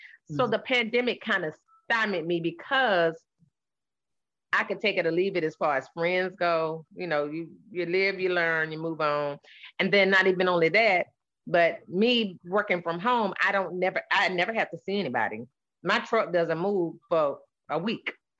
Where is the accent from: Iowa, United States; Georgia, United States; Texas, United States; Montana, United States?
Georgia, United States; I told you I'm from Georgia. Nah, you know I'm a peach. These peaches don't play down here, honey.